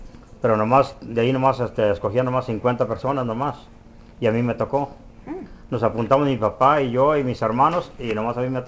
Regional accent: Zacatecas, Mexico; born there; Nací en Zacatecas, enero 16 de 1943.

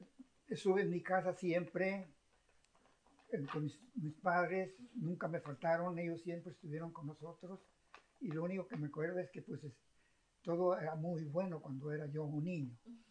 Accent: Cuernavaca, Morelos, Mexico; born there; mi mamá se alivió en la ciudad de Cuernavaca, por la cual yo nací en Cuernavaca el 11 de julio de 1919, en Cuernavaca.

